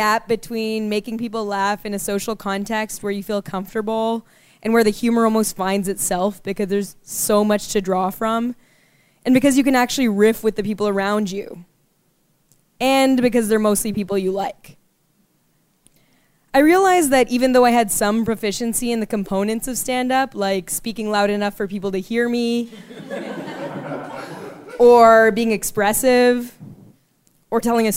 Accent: Sudbury, Ontario, Canada; I grew up in Sudbury in the 90s.

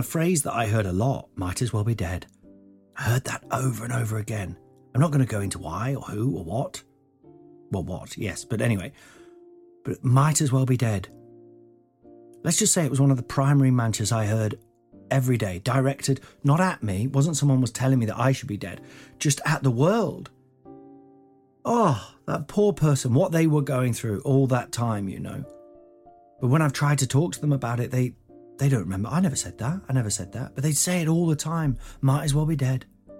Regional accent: Nottingham, East Midlands, United Kingdom; So I grew up in Nottingham, which is in the Midlands

